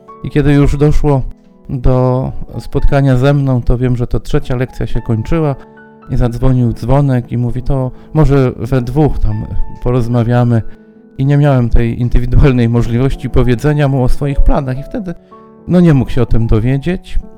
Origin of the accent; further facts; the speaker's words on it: Raszków, Greater Poland Voivodeship, Poland; Pochodzę z Raszkowa, z parafii Podwyższenia Krzyża Świętego.